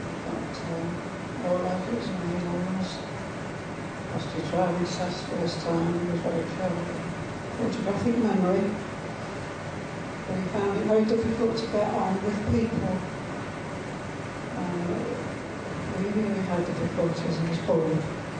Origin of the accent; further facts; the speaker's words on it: Blackpool, North West England, United Kingdom; now in Penrith, United Kingdom; I was born in Blackpool and lived in Blackpool until 2004, when we came to live here, or just outside of Penrith. So that's where my background is. I had a sort of very Christian upbringing.